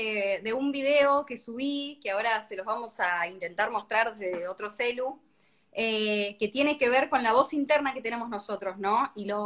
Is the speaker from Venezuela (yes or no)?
yes; Venezuela; also born or lived in Colorado / New York; now in Miami, United States; Soy de Venezuela. Viví en Colorado, en Nueva York, y me mudé acá a los 18.